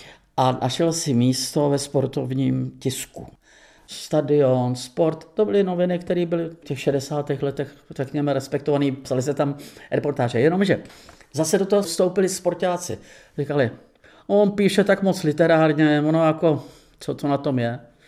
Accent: Buštěhrad, Central Bohemian Region, Czechia; also born or lived in France; Ten vztah k Otovi Pavlovi byl daný vlastně tím Buštěhradem především. Tím místem, kde jsme prožili téměř identicky ve stejnou dobu dětství, mládí, pak tím pochodem na Kladno, kde jsme študovali oba.

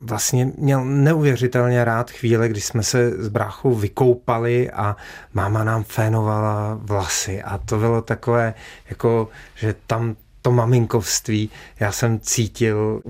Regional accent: Teplice, Ústí nad Labem Region, Czechia; A já jsem dětství strávil v Teplicích a Teplice to je úžasné město.

